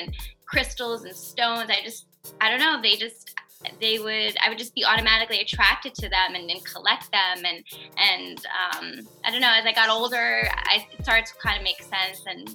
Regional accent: Queens, New York, United States; I grew up in Queens, so I've had Jewish friends, I've had Muslim friends, I've had Christian friends.

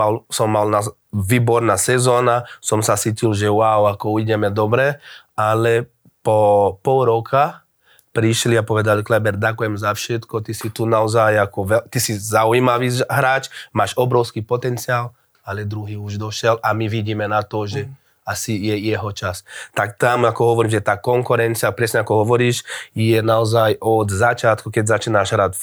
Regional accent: São Paulo, Brazil; Slovak is a second language; Som sa narodil v São Paula, tam som začal hrať futbal.

